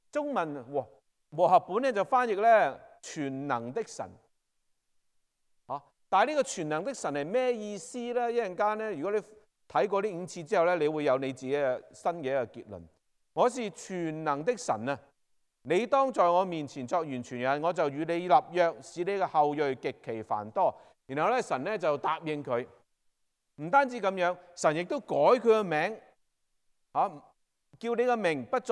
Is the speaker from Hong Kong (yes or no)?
yes; Yuen Long, Hong Kong; 我在元朗住的那时候，我一出去九龙的时候，我必定经过很大的山。无论我小的时候在那里也好，或者我上次两年前、两三年前回香港也好